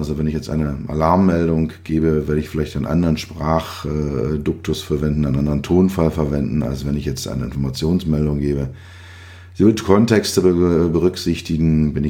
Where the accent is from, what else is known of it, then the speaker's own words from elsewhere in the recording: Berlin, Germany; accent: Berlin; sie werden dann meinen leichten Berliner Akzent